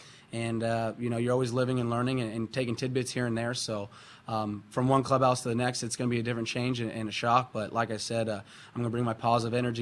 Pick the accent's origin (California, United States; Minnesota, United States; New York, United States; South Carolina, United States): California, United States; San Francisco; I'm from the West Coast and San Francisco.